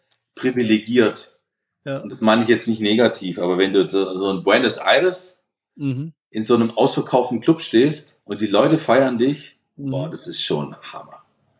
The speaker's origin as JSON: {"language": "German", "region": "Baden-Württemberg", "country": "Germany", "said": "Ich bin Schwabe, hallo."}